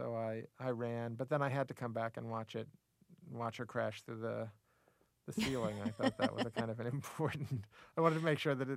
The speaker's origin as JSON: {"language": "English", "region": "the South", "country": "United States", "said": "I sort of substituted it by being a Southerner."}